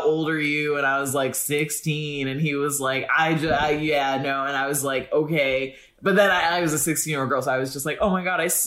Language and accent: English; Rockford, Illinois, United States; I grew up in Rockford, Illinois, not a big place.